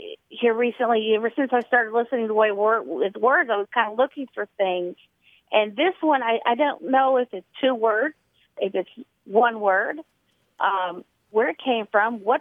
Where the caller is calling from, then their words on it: Memphis, Tennessee, United States; Hi, this is … I'm calling from Memphis, Tennessee.